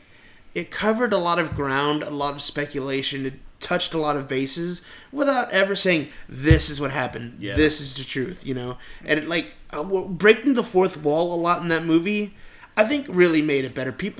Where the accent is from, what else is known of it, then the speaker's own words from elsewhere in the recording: New Orleans, Louisiana, United States; Yeah, like, I'm from New Orleans.